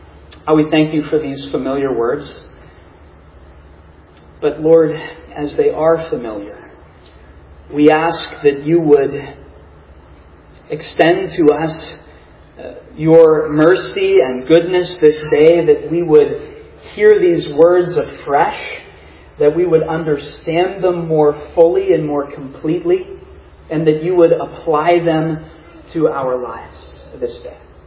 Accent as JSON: {"language": "English", "town": "Pittsburgh", "region": "Pennsylvania", "country": "United States", "tie": "born or raised there", "said": "It has been a blessing to reacclimate to the Pittsburgh area, born and raised in Pittsburgh, and to be back here and to be among all of you"}